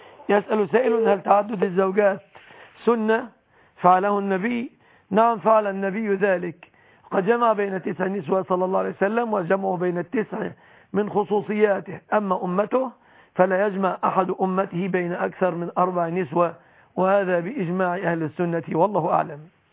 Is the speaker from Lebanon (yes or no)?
no; Egypt; في بلادنا مصر